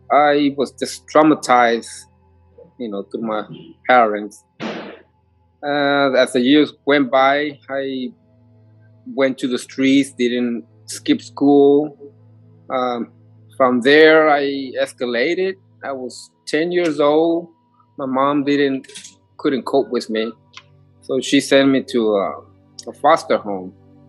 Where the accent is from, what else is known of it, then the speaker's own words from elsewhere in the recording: McAllen, Texas, United States; I'm originally from the Valley. I was born and raised in McAllen, Hidalgo City, small city of 1,000 people.